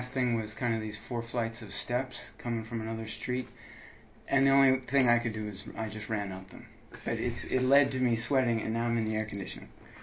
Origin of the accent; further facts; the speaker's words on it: Rockville, Maryland, United States; I grew up in Rockville, Maryland.